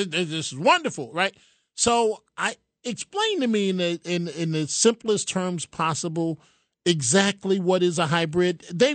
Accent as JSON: {"language": "English", "town": "New York City", "region": "New York", "country": "United States", "tie": "born or raised there", "said": "You know, you look in Manhattan at Times Square. I grew up in New York. You can't recognize it now."}